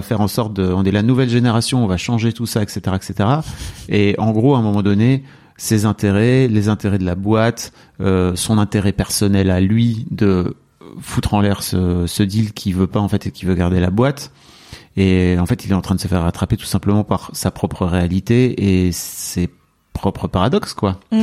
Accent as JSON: {"language": "French", "country": "France", "said": "nous en tant que Français"}